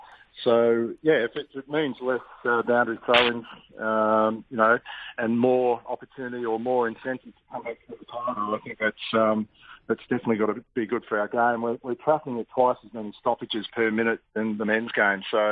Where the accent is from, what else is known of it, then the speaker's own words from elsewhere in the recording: Western Australia, Australia; now in Queensland, Australia; WA is always home, yeah, definitely. But I've been in Queensland now longer than I grew up in Western Australia.